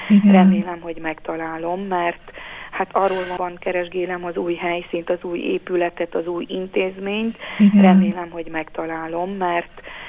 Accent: Transylvania, Romania; now in Budapest, Hungary; hiszen én magam székely vagyok, erdélyi, és úgy gondoltam, hogy ő megidézheti az én szülőföldemet, Erdélyt.

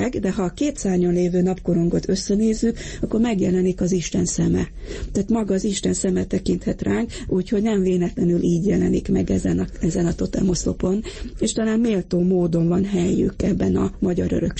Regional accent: Transylvania, Romania; én erdélyi magyar, székely magyar vagyok

